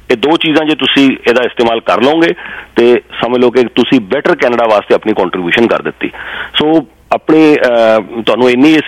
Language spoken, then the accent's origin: Punjabi; Punjab, India; ਅਸੀਂ ਪੰਜਾਬ ਤੋਂ ਆਏ ਨਾ ਸਾਰੇ, ਸਾਨੂੰ ਵੀ ਇਹ ਸੰਤਾਪ ਹੰਡਾਉਣਾ ਪਿਆ।